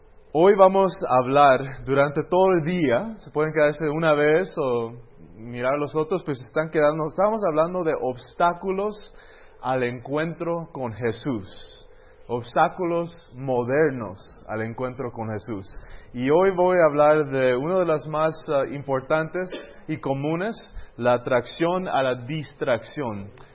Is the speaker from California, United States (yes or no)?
yes; California, United States; also born or lived in Antigua, Guatemala; Y yo nací en California, me crecí ahí, pero viví en Antigua 2 o 3 años. Mis papás tuvieron un restaurante vegetariano aquí, y mi papá también plantó una iglesia en San Lucas, y ahí vivimos. Después me moví de regreso a California, estudié ahí